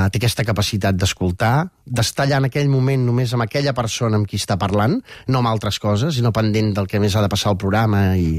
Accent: Sant Esteve de Palautordera, Catalonia, Spain; jo sóc del Montseny, de Sant Esteve Palau Tordera, he de baixar molt sovint.

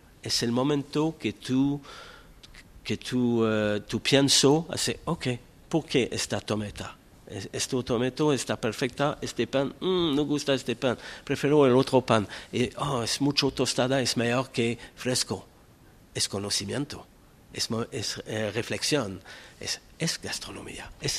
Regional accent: Montreal, Quebec, Canada; Spanish is a second language; now in Barcelona, Spain; soy de Montreal al origen, vivo en Barcelona después de 5 años

